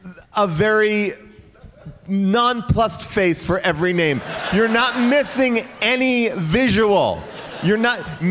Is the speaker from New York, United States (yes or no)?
yes; Bay Shore, New York, United States; I was so excited during that sequence because the two twins are from my hometown.